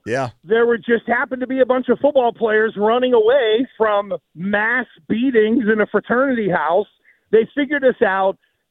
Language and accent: English; Fairchance, Pennsylvania, United States; also born or lived in Brownsville / Carmichaels; Well, I was born in Brownsville, and then we moved to Carmichael's, and then we moved to Fairchance.